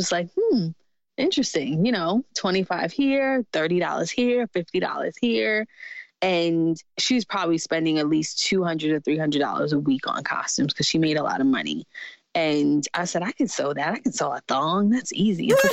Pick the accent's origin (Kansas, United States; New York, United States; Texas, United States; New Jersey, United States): New York, United States; New York City; And outside of my house in Queens, New York, I grew up in Jamaica, Queens, New York, and we had this bush of berries.